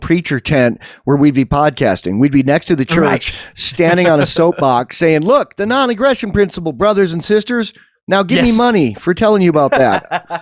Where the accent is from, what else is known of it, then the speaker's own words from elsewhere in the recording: Ireland; I'm Irish. I can say that.